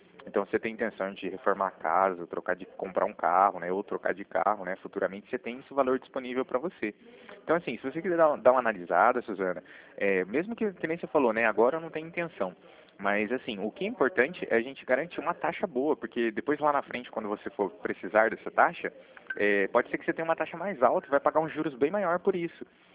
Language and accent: Portuguese; Cornélio Procópio, Paraná, Brazil; Eu sou de Cornélio Procópio, bem próximo a Assis, né?